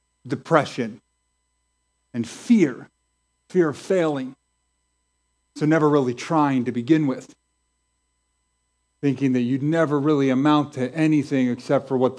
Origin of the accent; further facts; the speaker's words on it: White Oak, Pennsylvania, United States; I grew up in White Oak, the White Oak McKeesport area, and I grew up a scared, broken, depressed little boy.